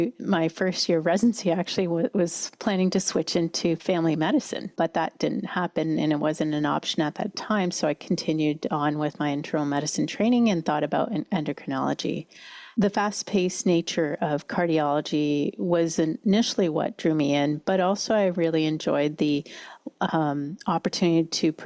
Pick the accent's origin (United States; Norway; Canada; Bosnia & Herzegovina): Canada; Ontario; now in Victoria, Canada; Although I wasn't raised in Victoria, this is where I call home with my husband and two daughters. I grew up in Ontario in a multi-generational home.